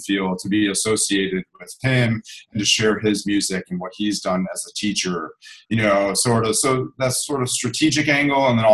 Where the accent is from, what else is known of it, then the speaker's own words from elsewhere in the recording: Chicago, Illinois, United States; You know, I grew up here in Chicago